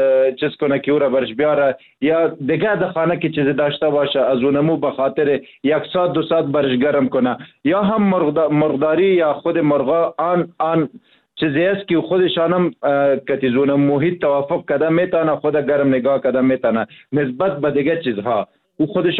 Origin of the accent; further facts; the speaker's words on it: Afghanistan; ما و شما از افغانستان هستیم،